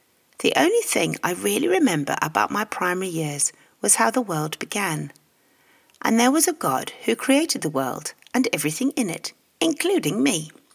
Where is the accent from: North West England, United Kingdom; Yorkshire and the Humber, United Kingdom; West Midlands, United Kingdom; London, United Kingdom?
Yorkshire and the Humber, United Kingdom; I was born in Yorkshire, England